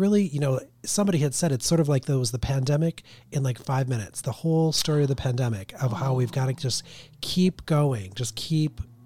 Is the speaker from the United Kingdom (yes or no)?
no; Minneapolis, Minnesota, United States; Yeah, Minnesota. Really one of the most amazing cities in the world, I think.